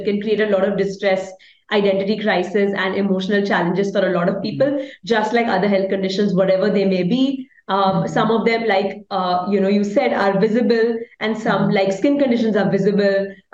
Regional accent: Mumbai, Maharashtra, India; from Mumbai, India.

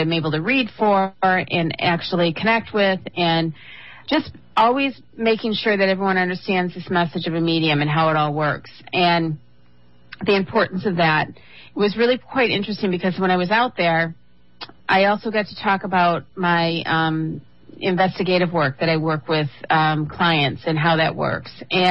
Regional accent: Michigan, United States; now in US East Coast; I grew up in the Michigan area, so I'm a Midwest girl, being forced to live on the East Coast here.

